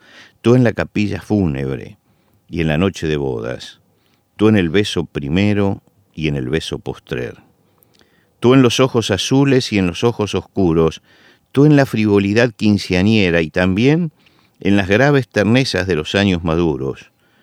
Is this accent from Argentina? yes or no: yes; Argentina; Él fue diplomático durante mucho tiempo en mi país, en Argentina